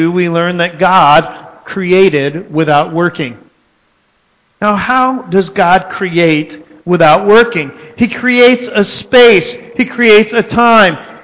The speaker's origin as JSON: {"language": "English", "region": "Texas", "country": "United States", "said": "I'm from Texas, and so that hung around for a lot longer."}